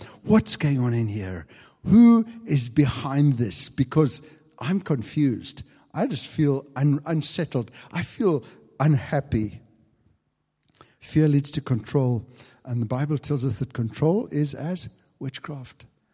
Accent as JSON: {"language": "English", "country": "South Africa", "lives_now": "England", "said": "Very briefly, Dot and I came from South Africa to England"}